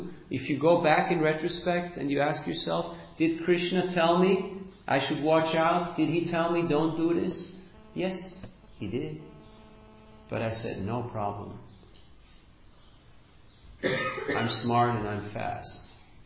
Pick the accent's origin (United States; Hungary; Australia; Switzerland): Switzerland; but I'm from Switzerland, from the mountains.